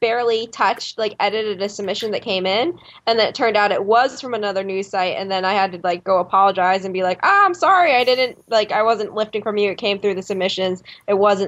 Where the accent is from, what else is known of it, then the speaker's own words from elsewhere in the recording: Fort Myers, Florida, United States; I grew up in Southwest Florida in a place called Fort Myers